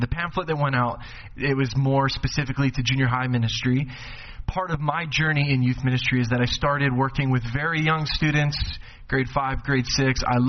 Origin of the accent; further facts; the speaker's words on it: Edmonton, Alberta, Canada; now in Grimsby, Canada; From Grimsby, but I'm originally from Edmonton, Alberta.